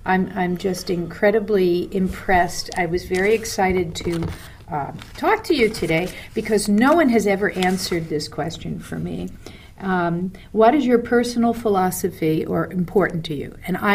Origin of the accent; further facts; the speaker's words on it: New York City, New York, United States; I'm from New York City. Everybody's grandparent was born in another country.